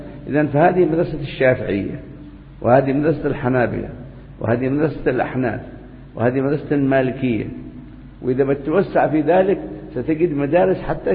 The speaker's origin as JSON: {"language": "Arabic", "region": "Hadhramaut", "country": "Yemen", "said": "عندنا في حضرموت مثلا"}